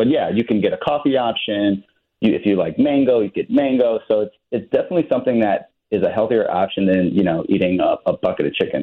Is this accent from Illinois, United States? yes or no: yes; Lincolnwood, Illinois, United States; we grew up in Lincolnwood.